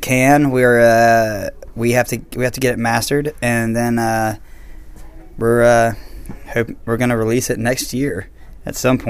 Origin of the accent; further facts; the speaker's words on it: Georgia, United States; all the original band members are from the South. We're all from Georgia, so we grew up with a lot of that country stuff